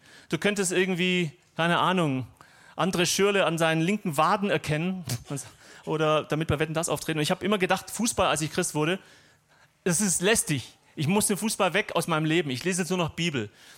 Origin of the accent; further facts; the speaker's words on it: Gaildorf, Baden-Württemberg, Germany; bei uns, wo ich herkomme, in Galdorf, in Schwäbisch Hall